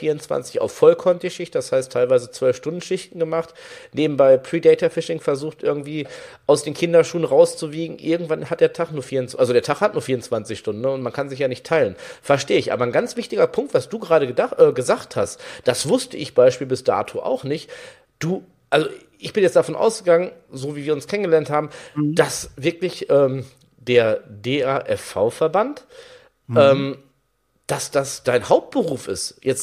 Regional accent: North Rhine-Westphalia, Germany; also ich komme ja aus NRW

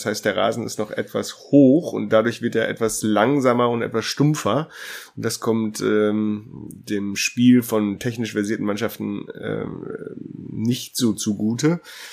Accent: North Rhine-Westphalia, Germany; Ich komme ja eigentlich aus NRW

